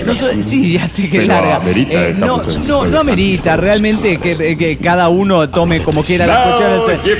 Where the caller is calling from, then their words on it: Angamacutiro, Michoacán, Mexico; de Angamacutiro.